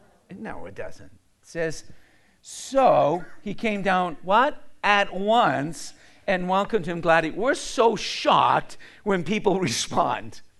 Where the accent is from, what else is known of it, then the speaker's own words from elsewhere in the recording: Canada; I said, oh, I'm Canadian, and these are like a dollar bill.